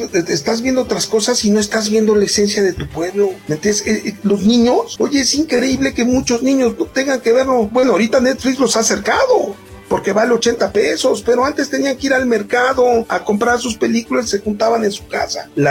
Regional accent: Mexico; pues a nosotros como mexicanos, pues nos dan unas, te cobran 30 y 60.

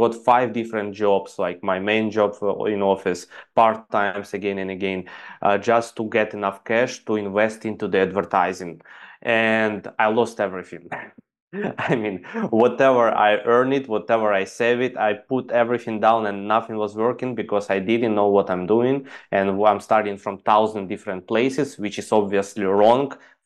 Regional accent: Ukraine; English is a second language; moved away as an adult; also born or lived in Dubai; I'm basically from Ukraine and I went to Dubai to earn some

